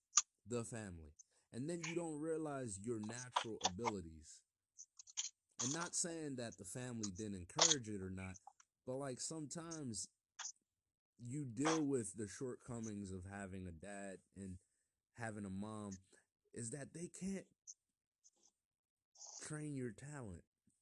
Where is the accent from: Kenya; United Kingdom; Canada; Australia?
Kenya; now in United States; Kenya. And being Kenyan doesn't mean I'm any less African or any less American. It just, I saw things differently, and I grew up without my grandfathers.